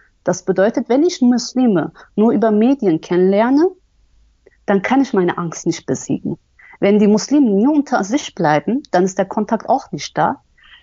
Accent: Berlin, Germany; born there; Ich bin eine gebürtige Berlinerin

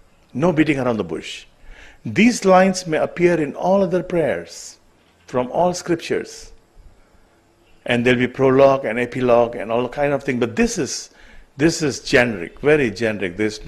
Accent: Solo, Central Java, Indonesia; There were not too many dogs in my hometown in Solo in Central Java, but I used to be very terrified when there was a dog.

